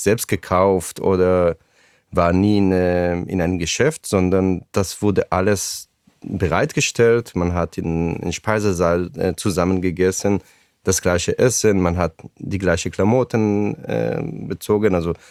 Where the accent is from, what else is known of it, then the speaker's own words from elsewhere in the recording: Israel; German is a second language; moved away as an adult; Und mit 18 habe ich das Kibbutz verlassen